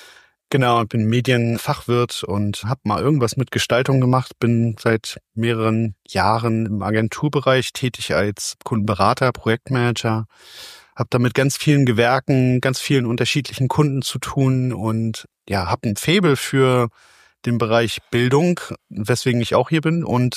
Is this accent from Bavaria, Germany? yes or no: no; Mecklenburg-Vorpommern, Germany; Ich bin selber kein Ostfriese, ich bin Mecklenburger, aber komme direkt von der Küste und wohne in der wunderschönen Hansestadt Wismar.